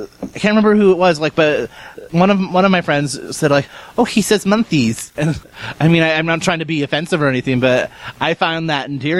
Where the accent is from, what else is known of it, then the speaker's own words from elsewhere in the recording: United States; I always called him Ifrit because I'm super American